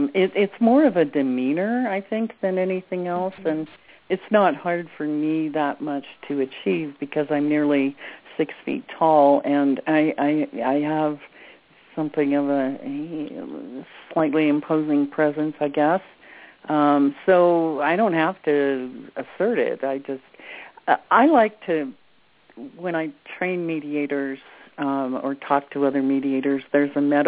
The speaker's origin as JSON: {"language": "English", "town": "Hollywood", "region": "California", "country": "United States", "tie": "born or raised there", "said": "heavily laced with street language because I grew up in Hollywood."}